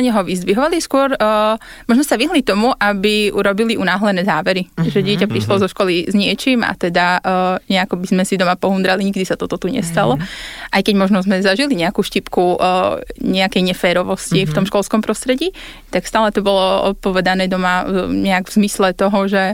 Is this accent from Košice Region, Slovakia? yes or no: no; Levoča, Prešov Region, Slovakia; Ja pochádzam z Levoče.